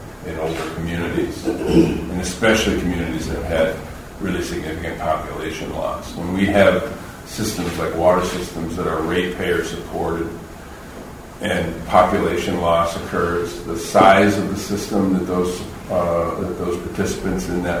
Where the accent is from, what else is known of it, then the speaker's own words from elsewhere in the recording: Flint, Michigan, United States; if you're from Flint, and I grew up in Flint, to hear